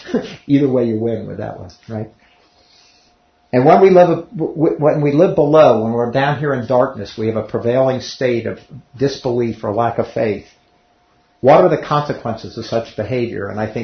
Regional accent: Cincinnati, Ohio, United States; I didn't grow up in Kentucky. I grew up in Cincinnati, but Kentucky's right across the way.

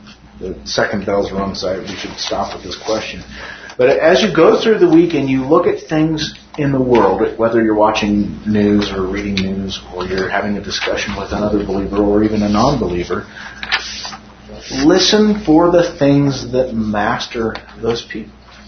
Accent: Nevada, United States; because I grew up in Nevada.

